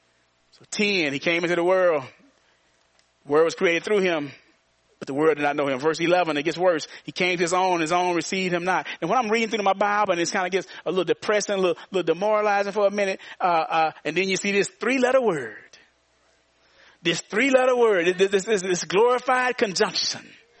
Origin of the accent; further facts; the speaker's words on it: Arkansas, United States; he's from Alabama and I'm from Arkansas.